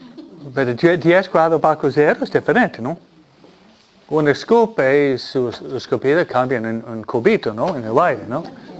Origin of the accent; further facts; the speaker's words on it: northeast, Mexico; los que viven de la parte del noreste de donde vengo yo